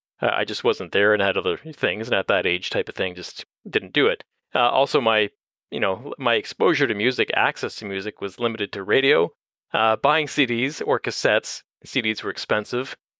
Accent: Windsor, Ontario, Canada; because I grew up in Windsor. So, I mean, we had a lot of Detroit radio

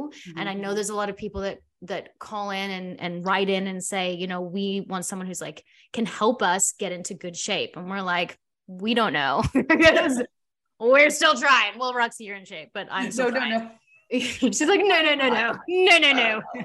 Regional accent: South Africa; now in Australia; like my parents, we immigrated from South Africa, came to Australia, my dad had to start over and he had to like build a future

